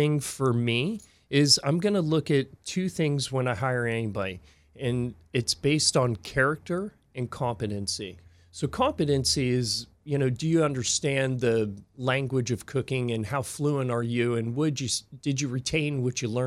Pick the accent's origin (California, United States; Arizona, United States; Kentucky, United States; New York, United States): California, United States; San Diego; I grew up mostly in San Diego, so everything grew like crazy.